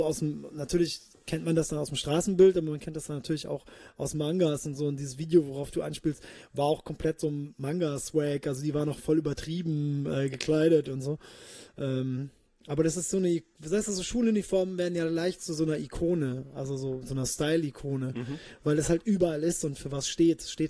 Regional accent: Kirchheim unter Teck, Baden-Württemberg, Germany; also born or lived in Japan / El Paso, Texas, United States; geboren bin ich in Kirchheim unter Teck. Im wunderschönen Schwabenland. Dann bin ich, wie schon vorher beschrieben, 5 Jahre nach Japan. Dann war ich wieder 6 Jahre in Kirchheim als Teenager. Dann war ich in El Paso, Texas.

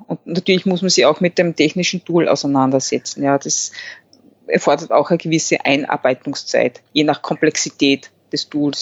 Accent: Austria; Im Nachhinein ist man immer gescheiter, so der Spruch bei uns in Österreich.

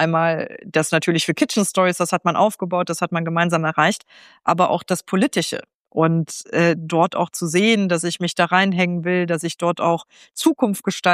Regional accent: Trier, Rhineland-Palatinate, Germany; Und als sich dann die Tür geöffnet hat, in meiner Heimat Trier für die SPD, für den Bundestag zu kandidieren, da kam natürlich einiges zusammen.

